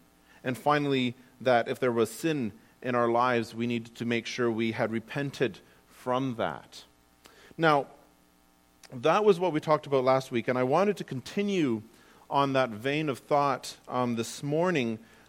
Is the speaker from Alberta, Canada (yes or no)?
no; Kitchener, Ontario, Canada; I am hailing from Kitchener, Waterloo, Elmira, Hawkesville area, for those of you who are familiar with that area.